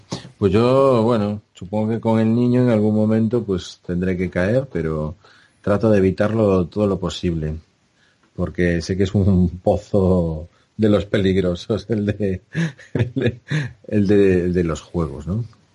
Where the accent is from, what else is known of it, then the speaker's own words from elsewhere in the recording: Spain; Somos españoles